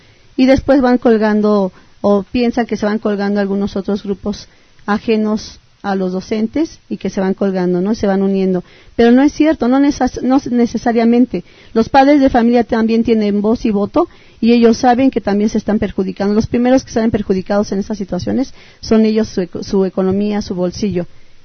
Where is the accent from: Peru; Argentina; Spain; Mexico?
Mexico; yo también soy mexicano.